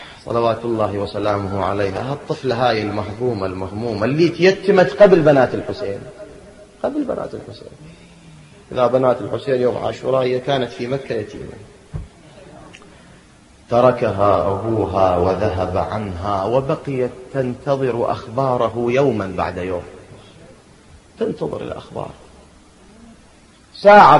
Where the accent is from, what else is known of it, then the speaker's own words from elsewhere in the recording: Iraq; هذا الطور عندنا بالعراق مرغوب